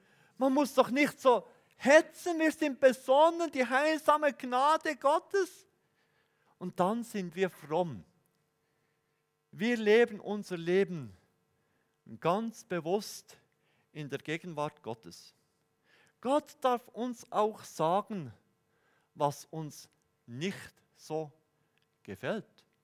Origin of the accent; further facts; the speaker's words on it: Bern, Switzerland; Ich bin ja Berner.